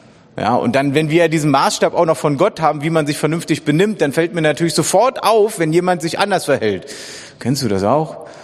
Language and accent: German; Berlin, Germany; ich bin ein echter Berliner, echter Ur-Berliner sogar und sogar Ost-Berliner.